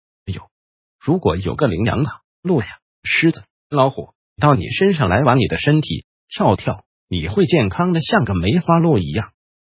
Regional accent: Taiwan; 我说我们台湾那边凶险得多

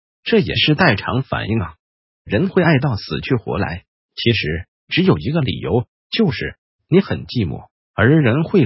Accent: Guangdong, China; 我们广东人会说的一句粗口

